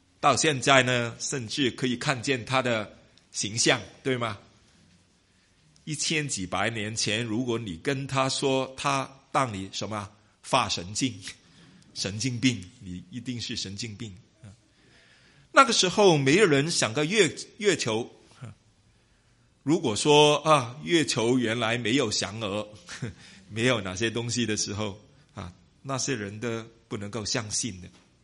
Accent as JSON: {"language": "Chinese", "country": "China", "tie": "born or raised there", "said": "我们在中国在华人社会长大，我们都知道了，在这一方面的事情呢很普遍"}